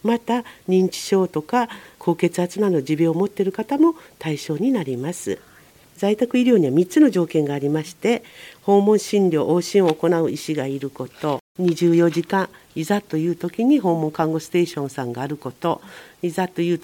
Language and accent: Japanese; Kumamoto, Japan; born there; now in Fujisawa, Japan; 私は先ほどお話ししましたように、熊本県で生まれて、藤沢っていうところは全く知りませんでしたが、藤沢は東京に58分、藤沢の鎌倉とか江ノ島とかそういうのに憧れてまして、ぜひ神奈川の方に行きたいなと思って来ました。